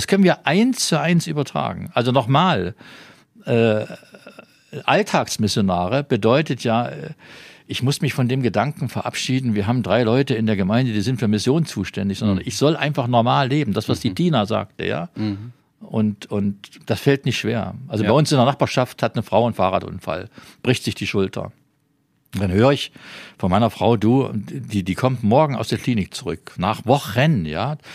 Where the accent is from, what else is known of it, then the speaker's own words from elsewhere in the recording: Lychen, Brandenburg, Germany; Im Falle von Bergneustadt oder Lüchen, wo ich herkomme, Brandenburg